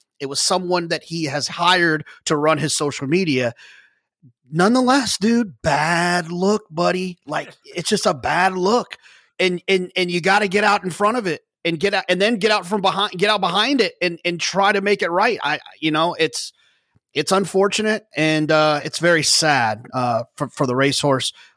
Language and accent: English; United States; I was obviously rooting for Channel Maker just because I like Randy Hill and I'm American.